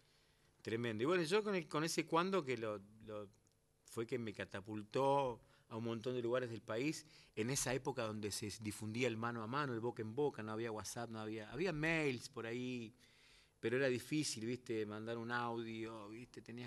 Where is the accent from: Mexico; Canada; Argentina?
Argentina; Coronda, Santa Fe; una canción mía que hice para mi pueblo, Coronda.